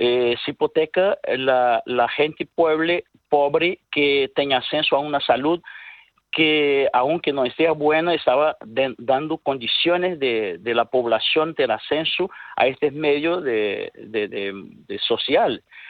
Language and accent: Spanish; Brazil; Spanish is a second language; la interrupción de la democracia brasileña es resultado de una broma que pasó en mi país